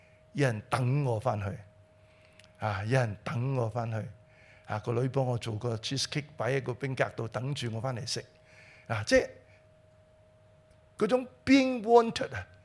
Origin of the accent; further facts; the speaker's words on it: Hong Kong; 都告诉我们香港人，就是你饮饮食食都会带给我们快乐